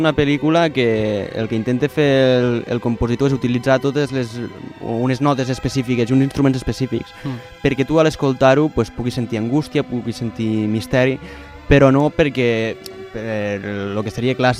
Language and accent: Catalan; Lleida, Catalonia, Spain; nosaltres que som de Lleida, que som de lejano oeste